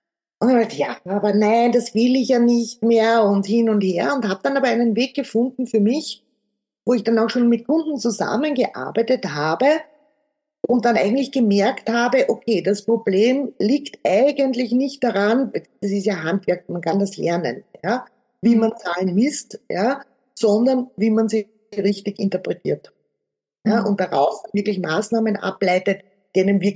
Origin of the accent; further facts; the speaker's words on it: Vienna, Austria; also ich habe ganz klassisch Betriebswirtschaft studiert hier in Wien, also ich bin ja auch aus Wien und lebe hier